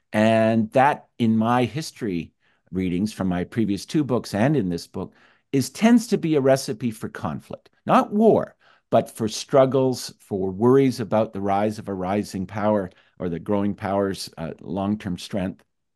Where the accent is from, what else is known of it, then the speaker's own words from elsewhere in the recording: Canada; I'm a Canadian, by the way, so I did not grow up with the American Revolution and the language of taxation without representation and so forth that Americans learn in high school.